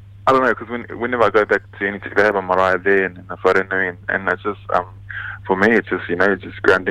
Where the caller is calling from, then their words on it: Auckland, New Zealand; Just at home in Auckland.